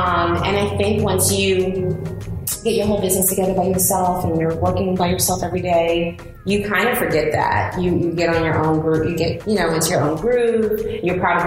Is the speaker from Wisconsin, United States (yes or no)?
no; New York, United States; I mean, growing up in New York, I went to a very Black and Hispanic school.